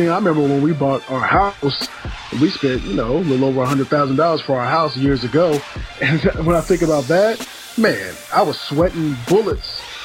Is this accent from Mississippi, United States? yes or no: no; California, United States; I grew up in Southern California, so I lean closer to the Dodgers